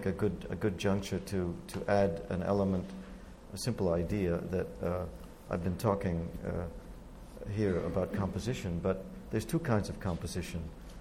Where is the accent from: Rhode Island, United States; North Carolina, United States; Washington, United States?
Rhode Island, United States; Providence; But when I was growing up in Providence, everyone would say, well, nothing ever will ever top the sound of Symphony Hall in Boston.